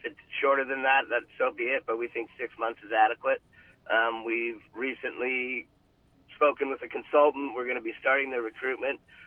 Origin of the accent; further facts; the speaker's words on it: San Diego, California, United States; I'm from San Diego. You know, parking there, it's very clear that you're walking a very long distance